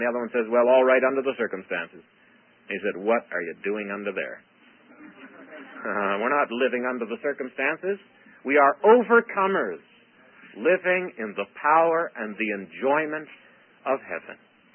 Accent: Canada; It's like, what's a Canadian? Well, we're not Americans. We're not British. We're not French.

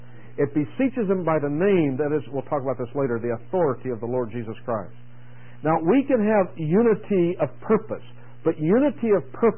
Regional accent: Pittsburgh, Pennsylvania, United States; I grew up in Pittsburgh.

